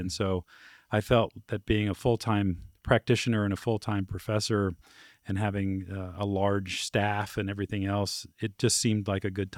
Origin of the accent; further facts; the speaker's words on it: Bermuda; now in Lincoln, United States; So I grew up in Bermuda, came to Lincoln and just fell in love with the community